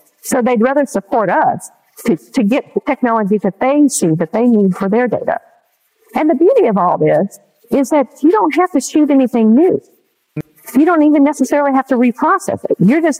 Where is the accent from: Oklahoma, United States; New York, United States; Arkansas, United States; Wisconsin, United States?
Oklahoma, United States; I mean, it's just like Oklahoma. I grew up in Oklahoma.